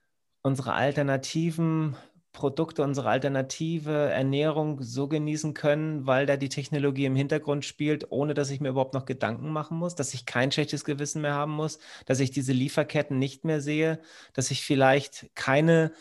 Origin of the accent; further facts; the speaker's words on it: Northern Germany, Germany; Ich komme vom Dorf, ja, ich komme hier aus Norddeutschland vom Dorf und früher, ich weiß noch, wir hatten ganz viele Bauern bei uns im Dorf mit ganz vielen Rindern und anderen Viechern